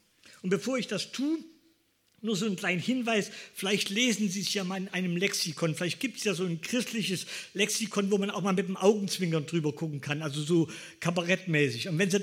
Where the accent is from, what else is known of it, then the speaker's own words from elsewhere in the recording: East Germany, Germany; in den 70er Jahren in der DDR, ich bin ein Kind des Ostens